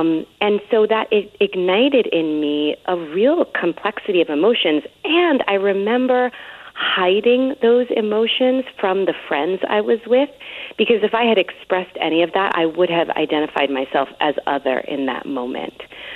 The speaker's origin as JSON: {"language": "English", "town": "Bronx", "region": "New York", "country": "United States", "tie": "born or raised there", "said": "The neighborhood I grew up in the Bronx was a working middle-class neighborhood"}